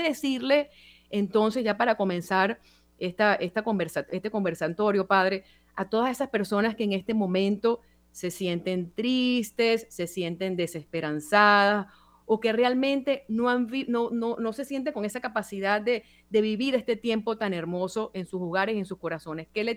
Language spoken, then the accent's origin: Spanish; Venezuela; desde aquí, desde esta esquina, como venezolana, he aprendido muchísimo.